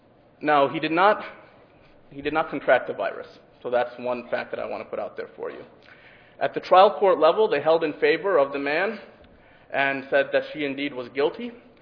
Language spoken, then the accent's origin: English; Illinois, United States; here's a law straight from my home state of Illinois